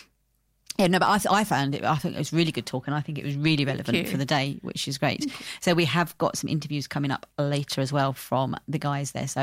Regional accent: United Kingdom; British. We're never happy.

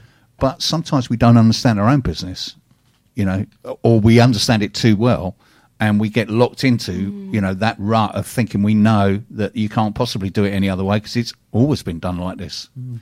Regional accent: London, United Kingdom; accent: Cockney; I'm English and I'm a Cockney in it.

